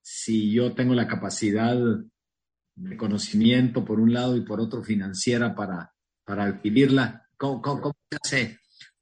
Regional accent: Retalhuleu, Guatemala; digamos, yo soy de Reu.

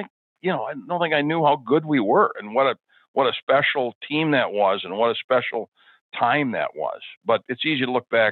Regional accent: Minnesota, United States; And, you know, I'm from Northern Minnesota, and I certainly followed the Gophers

